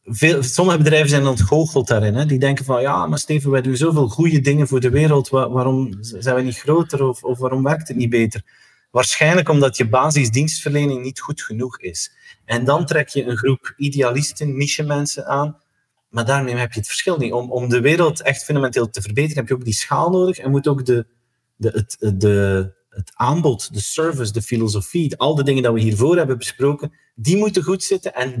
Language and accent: Dutch; Maldegem, East Flanders, Belgium; now in Knesselare, Belgium; Ik woon in België, dat weet je. Ik woon in Knesselaren. Dat is een klein dorpje, maar oorspronkelijk ben ik van Maldegem. Dat is eigenlijk 10 kilometer waar ik nu vandaan woon.